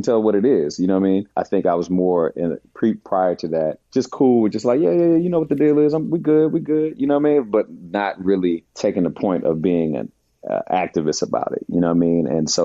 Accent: Baltimore, Maryland, United States; now in Los Angeles, United States; he lives in my hometown of Baltimore. And like, I live

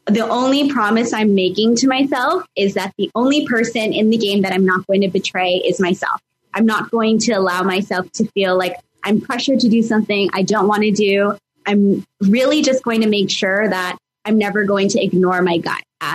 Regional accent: Canada; as a Canadian

